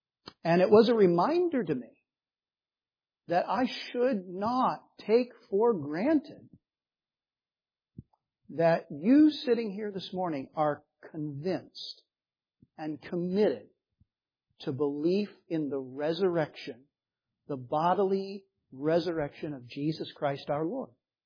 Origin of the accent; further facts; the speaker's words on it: Phoenix, Arizona, United States; a place that I'm very familiar with growing up in Phoenix